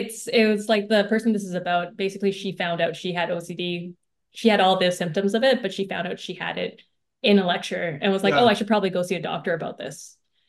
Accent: Canada; especially being Asian Canadian, you could definitely see the differences in approach between Western and Eastern ideologies and how you approach mental health.

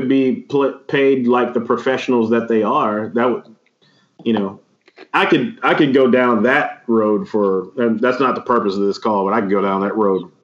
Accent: Greenwood, Mississippi, United States; That you were in my hometown.

